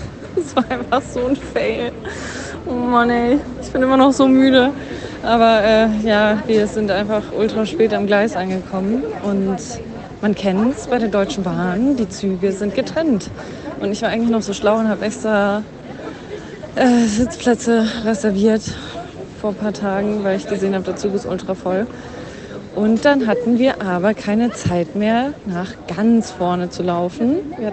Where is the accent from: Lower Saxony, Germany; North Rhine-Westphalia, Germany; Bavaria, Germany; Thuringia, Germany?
Bavaria, Germany; Munich; Richtig aufregend, ey. Wieder meine alte Heimat. Ich glaube, ich war das letzte Mal. Wann war ich das letzte Mal in München? Vor 5 Jahren ungefähr.